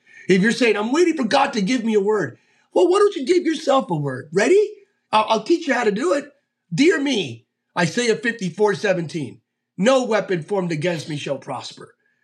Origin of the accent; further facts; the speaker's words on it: Bethlehem, Pennsylvania, United States; Growing up in Bethlehem, Pennsylvania, my early years of ministry